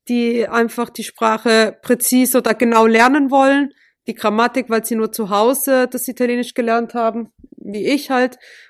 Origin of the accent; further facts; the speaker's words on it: Bad Säckingen, Baden-Württemberg, Germany; born there; also born or lived in Italy; Auch in Deutschland, in Bad Zeckingen, hier um die Ecke eigentlich, ja.